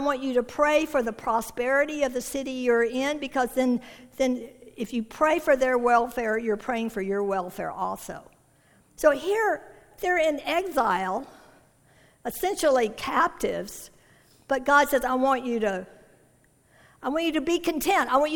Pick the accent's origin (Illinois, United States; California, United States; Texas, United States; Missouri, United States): Texas, United States; Houston; now in Tucson, United States; And so I grew up in Houston, Texas, where it's very humid.